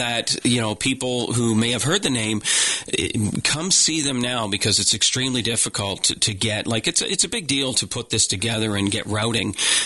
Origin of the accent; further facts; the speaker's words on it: Monastery, Nova Scotia, Canada; I grew up in Monastery, and I love seeing New York listed beside Antigonish.